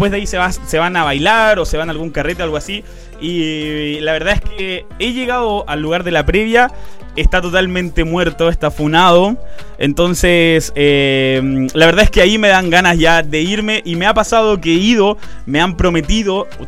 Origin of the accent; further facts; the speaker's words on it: Argentina; como la gente sabrá también, soy argentino y allá es totalmente diferente